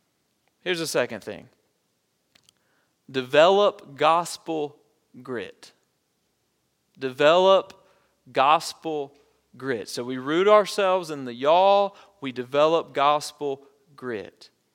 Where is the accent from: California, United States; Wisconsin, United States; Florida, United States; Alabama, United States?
Alabama, United States; I grew up in South Alabama, and my stepmother's Pentecostal. My dad is Southern Baptist